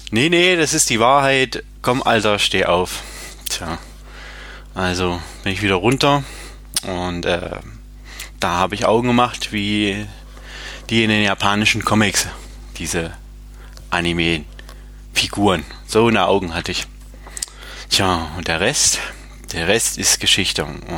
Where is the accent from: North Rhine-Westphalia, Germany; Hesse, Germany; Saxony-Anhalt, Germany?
Saxony-Anhalt, Germany; Halle; ich komme aus Halle an der Saale.